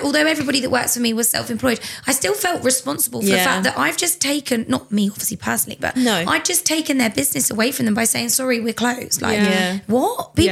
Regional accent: Bedford, East of England, United Kingdom; I'm not from Milton Keynes. I'm a Bedford, born and bred. I went to uni in Bedford. I've lived in Bedford.

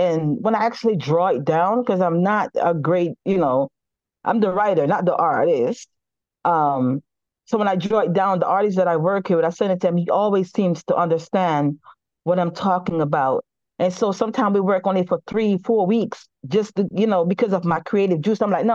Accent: Jamaica; Because generational curse is not just specifically towards me as a Jamaican, but as a Jamaican having experience in a universal experience.

